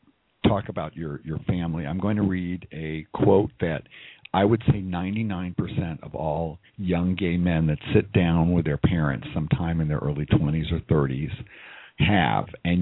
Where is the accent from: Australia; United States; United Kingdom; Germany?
United States; Midwest; I grew up in the Black Hat Orthodox, small Orthodox community in the Midwest.